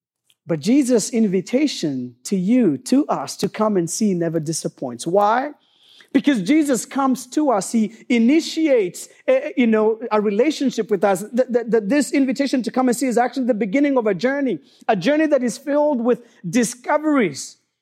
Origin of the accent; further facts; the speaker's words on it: Kenya; I had an opportunity to go back to my home country, Kenya